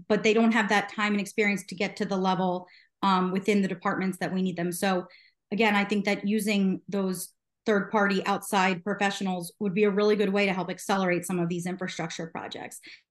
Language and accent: English; New Jersey, United States; I grew up in South Jersey, very near that project